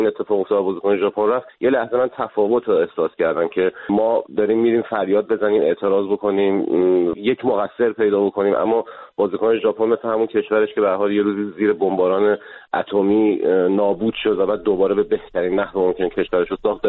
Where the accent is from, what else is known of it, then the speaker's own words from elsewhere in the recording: Iran; من ایرانی هستم، خیلی به ایرانی بودنم خوشحالم،